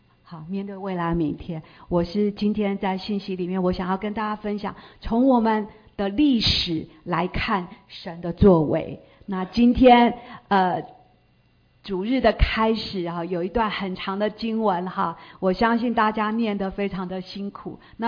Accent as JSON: {"language": "Chinese", "region": "California", "country": "United States", "said": "弟兄姐妹平安，我来自加州"}